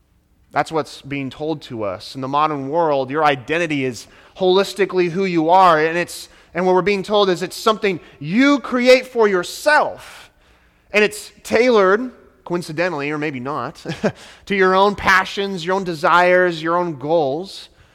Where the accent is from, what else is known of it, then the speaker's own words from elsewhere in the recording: Sacramento, California, United States; I'm originally from Sacramento up north, but I went to college here in Southern California, so very familiar with this beautiful state.